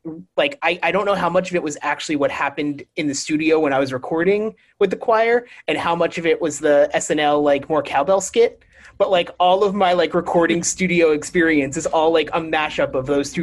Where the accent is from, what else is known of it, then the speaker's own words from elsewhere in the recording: Orlando, Florida, United States; growing up in Orlando, like Night of Joy and Rock the Universe were like big things every